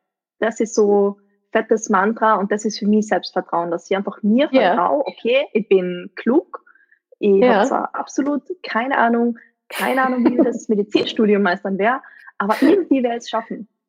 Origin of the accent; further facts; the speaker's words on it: Austria; ich komme aus Österreich.